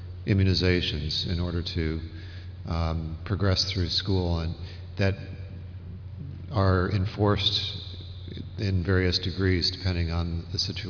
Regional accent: Milwaukee, Wisconsin, United States; from Milwaukee.

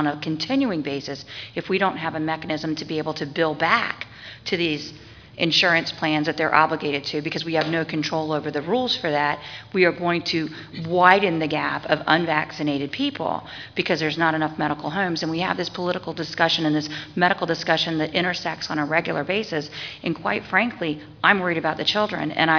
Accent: Virginia, United States; I'm from Virginia.

